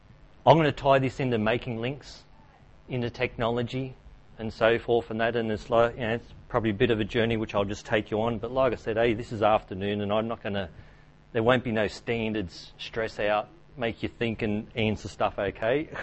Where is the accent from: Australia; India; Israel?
Australia; I've been through the education system in the 70s and 80s as an Aboriginal fella and also as an Australian.